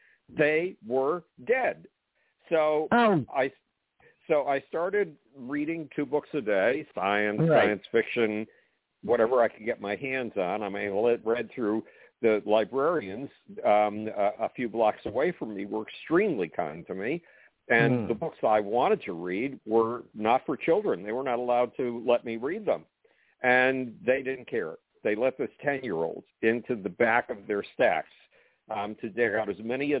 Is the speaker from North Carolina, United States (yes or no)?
no; Buffalo, New York, United States; And I got plunged into all of this madness at the age of 10 when I was a total reject in my hometown of Buffalo, New York.